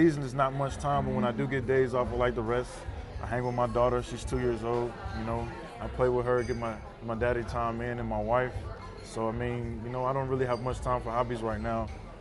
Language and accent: English; United States; as a American, I understand the importance of this game